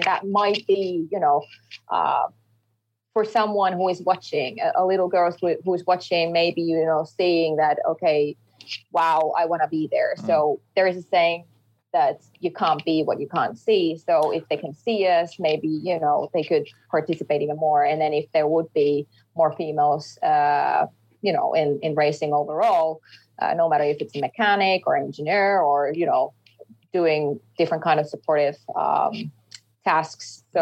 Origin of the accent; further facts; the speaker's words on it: Finland; English is a second language; And for me, it's really good, because I'm from Finland, a small country here.